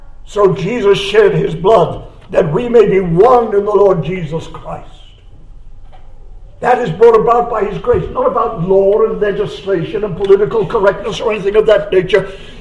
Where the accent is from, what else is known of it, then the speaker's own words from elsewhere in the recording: United Kingdom; Do we somehow, as it were, keep ourselves to ourselves because we're British?